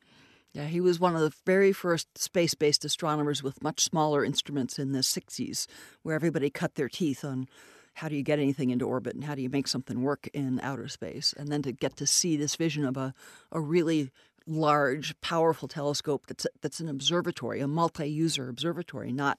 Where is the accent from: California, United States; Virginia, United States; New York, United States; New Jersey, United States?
California, United States; now in Cleveland, United States; I grew up in Southern California, so prior to that, I would be one of those people to kind of say, Ohio?